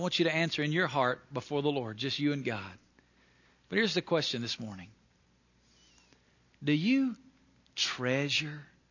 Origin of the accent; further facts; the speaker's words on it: Alabama, United States; I grew up in Northwest Alabama, and a lot of my friends' dads were farmers